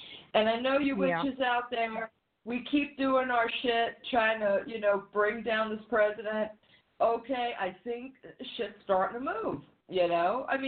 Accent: United States; it's like, yeah, I'm sorry, I'm calling from America. Please don't hate me.

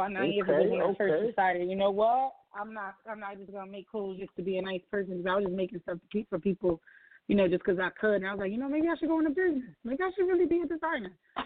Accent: Connecticut, United States; I'm coming from Connecticut.

